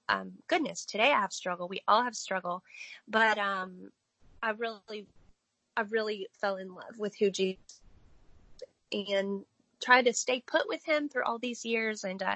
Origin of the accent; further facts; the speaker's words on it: Missouri, United States; I grew up in Missouri. I've lived here my whole life, except for 3 years out of college.